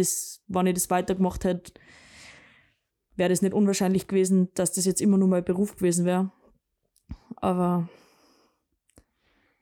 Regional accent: Bad Aussee, Styria, Austria; ich von Stams nach Bad Aussee, also aus der Ort, wo ich her bin, glaube mit dem Zug fast 4,5 Stunden oder 5 Stunden gefahren bin.

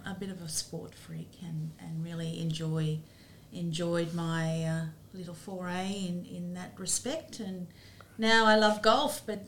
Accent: Canberra, Australian Capital Territory, Australia; I grew up in Canberra. Oh. I was born in Cara. My family come from Cara, both my mother and father. And Dad moved to Canberra when I was very young. I think I was about two.

